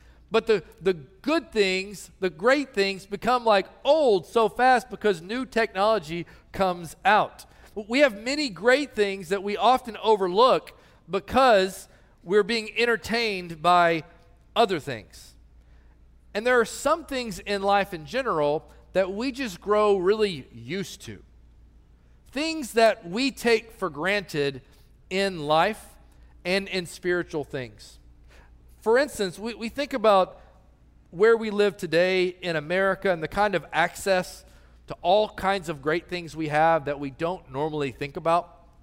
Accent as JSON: {"language": "English", "town": "Knoxville", "region": "Tennessee", "country": "United States", "tie": "born or raised there", "said": "I grew up in South Knoxville, Tennessee."}